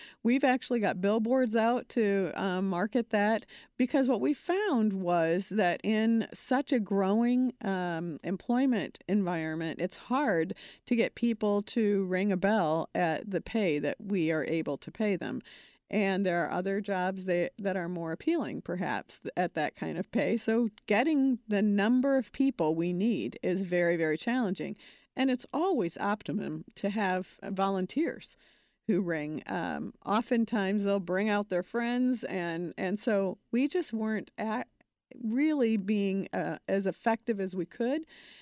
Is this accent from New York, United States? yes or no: no; Chicago, Illinois, United States